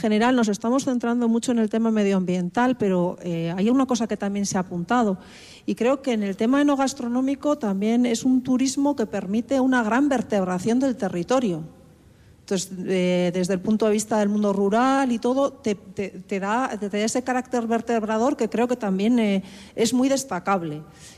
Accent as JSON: {"language": "Spanish", "town": "Bilbao", "region": "Basque Country", "country": "Spain", "said": "Yo es que no soy de Donosti, igual es que como soy de Bilbao me sale la vena, ¿verdad?"}